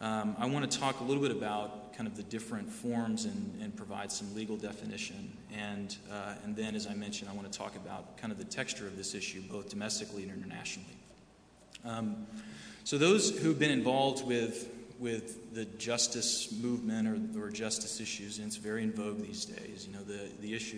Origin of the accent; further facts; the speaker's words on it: Texas, United States; I'm actually an eighth generation Texan, if you believe that. And as a Texan, I confess I have a certain amount of contempt for every place that is not Texas.